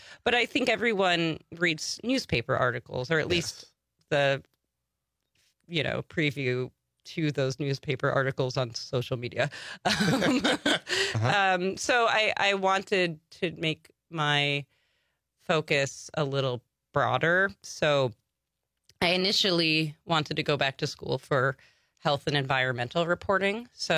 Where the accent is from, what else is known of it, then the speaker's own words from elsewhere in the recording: New York, United States; I'm from New York originally. Yes, I have gotten such colorful nicknames as